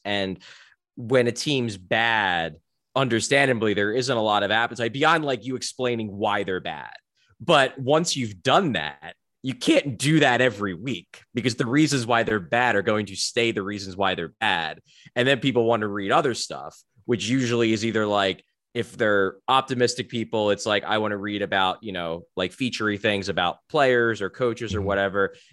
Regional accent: Philadelphia, Pennsylvania, United States; I mean, I'm from Philadelphia. I was a Flyers fan.

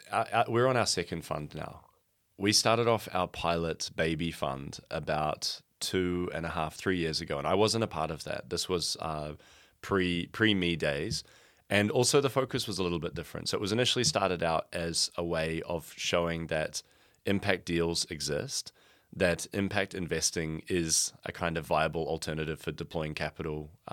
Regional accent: New Zealand; Yeah, so I'm from New Zealand originally, as you can probably hear in my accent.

